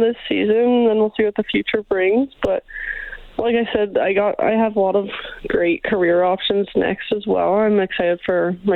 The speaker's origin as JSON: {"language": "English", "town": "Brandon", "region": "Manitoba", "country": "Canada", "tie": "born or raised there", "said": "I grew up in Brandon, Manitoba."}